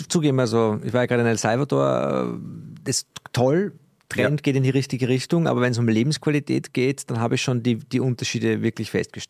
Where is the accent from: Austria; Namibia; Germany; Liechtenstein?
Austria; dass ich als Ösi da nicht die Klappe aufreißen soll